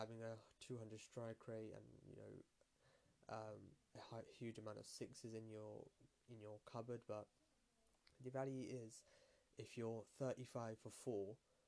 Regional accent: Pakistan; Fair enough, I am got Pakistani parents, I'm Pakistani, so it makes sense why.

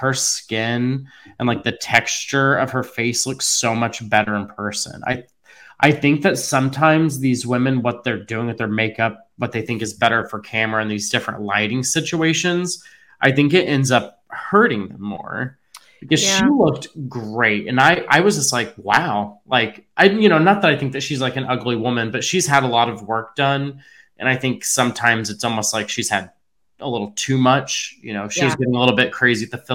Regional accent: Oklahoma, United States; we're from Oklahoma, your favorite state.

